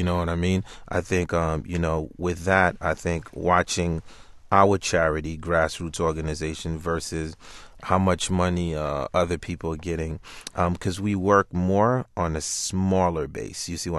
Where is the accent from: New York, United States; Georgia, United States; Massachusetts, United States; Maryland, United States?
New York, United States; Brooklyn; I'm always going to be testy because I'm from Brooklyn, right?